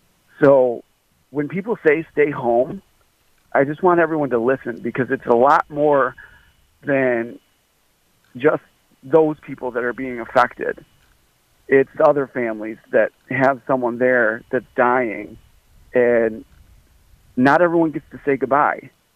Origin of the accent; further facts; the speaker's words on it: Waterford, Michigan, United States; I grew up in Waterford